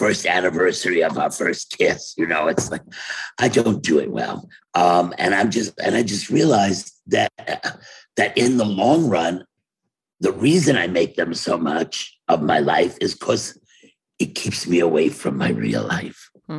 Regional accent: Brooklyn, New York, United States; even if he came from LA and I came from Brooklyn, we're always going to be the first ones to show up at a meeting.

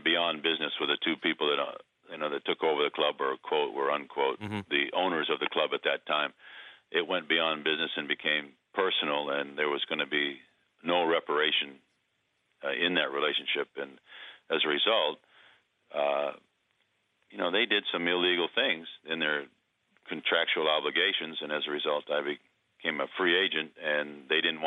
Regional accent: New England, United States; I grew up in New England as basically a Red Sox fan

